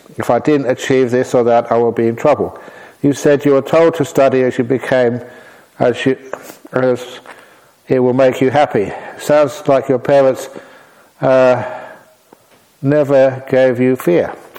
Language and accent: English; London, United Kingdom; I was going from Acton to Chiswick, where the talk at the Sri Lankan temple was, and I was going there to give the talk. And that's my area, I grew up, I know that place.